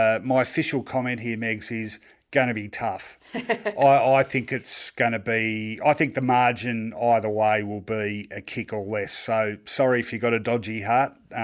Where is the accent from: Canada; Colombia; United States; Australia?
Australia; East Malvern, Victoria; I'm from East Malvern. Does that count?